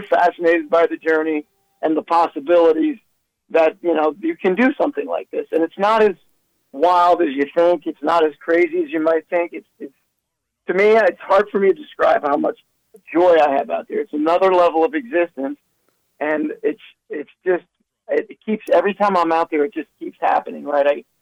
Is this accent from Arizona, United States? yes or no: no; New York, United States; now in Florida, United States; here's a guy from born and raised in New York, lives in Florida.